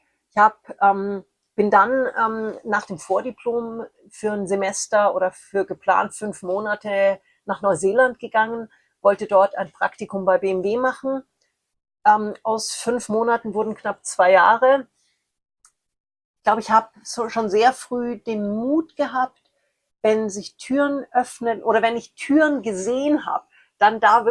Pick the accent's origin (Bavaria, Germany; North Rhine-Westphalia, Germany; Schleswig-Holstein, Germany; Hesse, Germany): Bavaria, Germany; Munich; born there; Ich bin als eineiger Zwilling in München geboren.